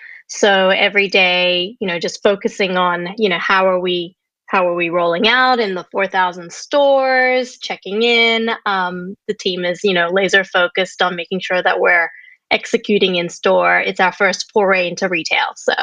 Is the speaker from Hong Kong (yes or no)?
no; Indonesia; So I grew up in Indonesia. My dad's Australian, my mom's Indonesian. I spent half my years growing up in Indonesia.